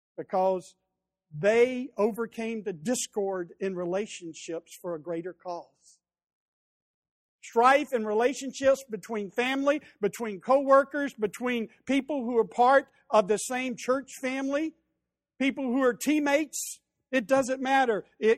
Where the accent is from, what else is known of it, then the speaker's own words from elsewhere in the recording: the South, United States; And some of it has to do with the fact that I grew up in the South, where I lived it.